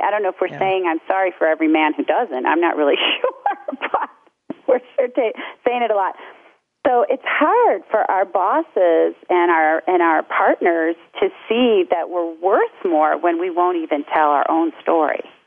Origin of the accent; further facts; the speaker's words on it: Ohio, United States; particularly in the Midwest, where I grew up in Ohio